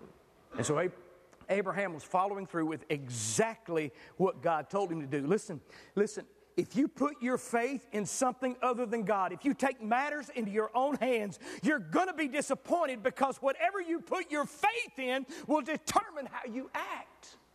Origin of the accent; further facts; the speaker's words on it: Batesburg-Leesville, South Carolina, United States; You know, I'm from Batesburg, Leesville.